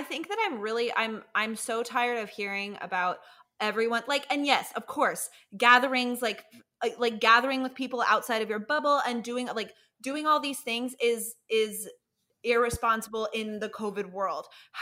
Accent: Colorado, United States; Yeah, I'm from Colorado. That's fine.

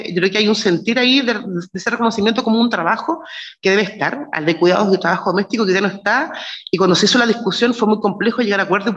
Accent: Chiloé, Los Lagos, Chile; Yo soy de Chiloé y ahí tenemos temas con el pompón, con las turberas

